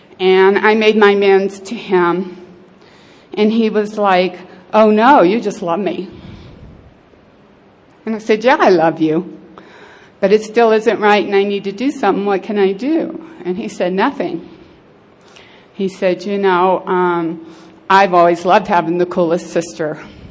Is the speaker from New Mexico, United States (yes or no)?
yes; Santa Fe, New Mexico, United States; I'm an alcoholic. I'm from Santa Fe, New Mexico